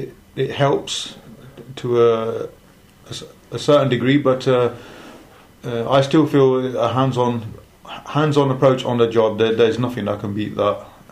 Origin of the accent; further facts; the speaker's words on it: Leicester, East Midlands, United Kingdom; I'm from Leicester.